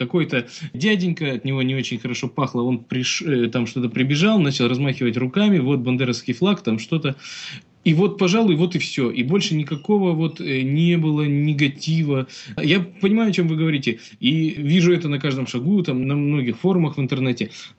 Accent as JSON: {"language": "Russian", "town": "Chelyabinsk", "region": "Chelyabinsk Oblast", "country": "Russia", "said": "Тут же мы, как это, из Челябинска, не девочки там"}